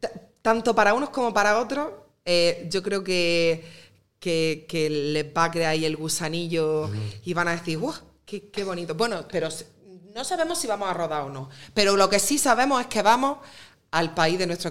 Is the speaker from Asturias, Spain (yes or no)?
no; Andalusia, Spain; un taranto, que es el palo de mi tierra, yo Almería tenía que estar presente.